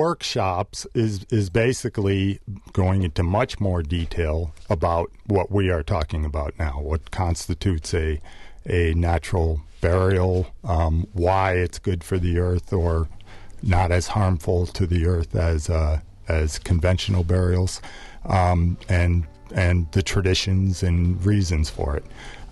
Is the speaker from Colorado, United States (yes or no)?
yes; Colorado, United States; I'm from Colorado. I've been a general contractor home builder in Colorado and have been for 32 years.